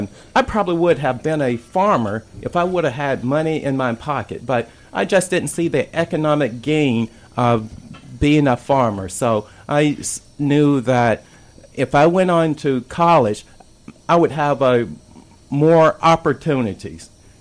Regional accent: North Carolina, United States; I grew up on a farm in Sampson County, North Carolina.

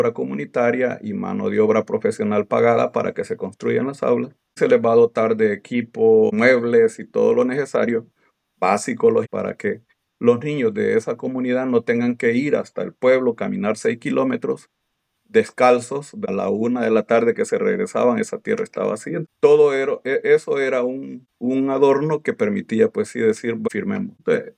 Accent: El Salvador; now in Texas, United States; En mi pueblo habían dos opciones, o ser maestro o ser soldado.

